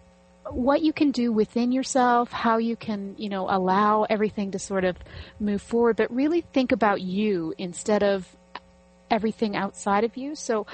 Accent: Canada; We're both Canadian, so our holiday was on Monday.

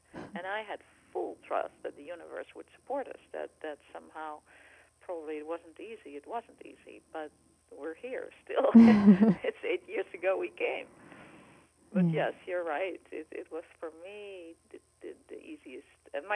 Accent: Taiwan; also born or lived in Netherlands; he had started his business in Holland, and we came from Taiwan, and we lived in Holland, and we got our kids there and developed our business

